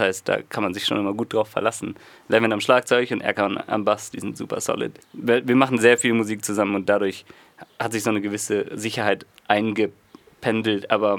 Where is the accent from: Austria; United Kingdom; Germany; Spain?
Germany; Münster, North Rhine-Westphalia; Ja, wir kommen aus Münster, aus Westfalen. Da sind wir geboren und aufgewachsen. Das ist eine Unistadt in NRW und da gibt es eine recht lebendige Musikszene